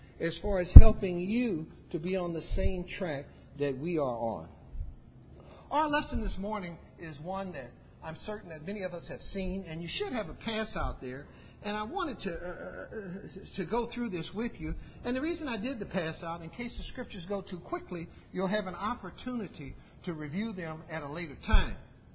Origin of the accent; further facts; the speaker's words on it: Valdosta, Georgia, United States; born there; I was born in Valdosta, Georgia.